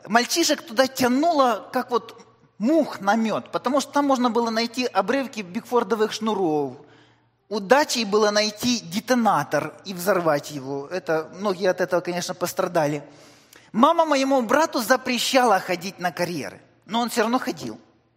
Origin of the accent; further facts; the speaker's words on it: Kryvyi Rih, Dnipropetrovsk Oblast, Ukraine; born there; я родился в Кривом Роге, и у нас там много было карьеров, где открытым способом добывали руду, железную руду.